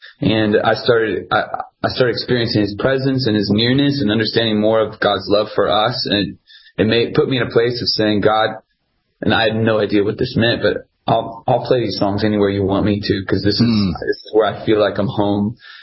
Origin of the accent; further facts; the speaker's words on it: San Diego, California, United States; You know, I grew up in San Diego